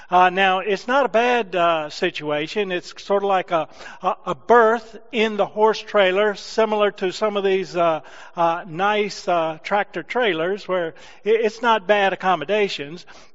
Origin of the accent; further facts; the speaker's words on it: Martinsville, Virginia, United States; now in New Hampshire, United States; those are my old stomping grounds. I grew up just outside of Martinsville, Virginia